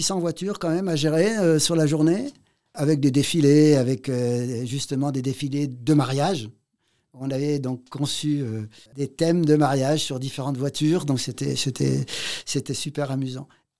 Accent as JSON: {"language": "French", "town": "Grenoble", "region": "Auvergne-Rhône-Alpes", "country": "France", "tie": "born there", "said": "mon prénom témoigne de mes origines, même si je suis né à Grenoble."}